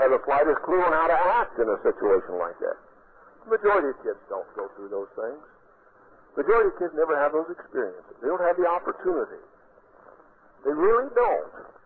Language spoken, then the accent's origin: English; Hillsview, Oregon, United States; I grew up out here in Clackamas County, a little place called Hillsview.